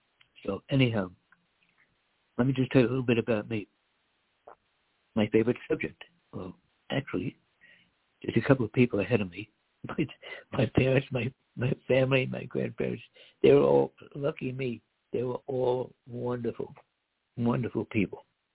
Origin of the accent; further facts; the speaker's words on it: United States; When I was a kid growing up in America, you hardly ever heard of someone you knew or some relative getting cancer.